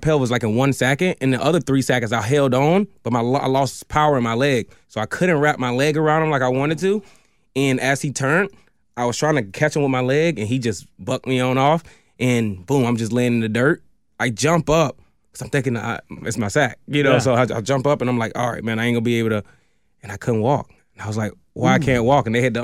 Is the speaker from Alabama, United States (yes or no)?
yes; Montgomery, Alabama, United States; also born or lived in Lansing, Michigan; now in Houston, United States; So I grew up in Montgomery, Alabama. That's where I'm from, born and raised. Then I traveled around, but I ended up in Houston from Lansing, Michigan. So I came from Lansing, Michigan. I stayed there for about 5 years.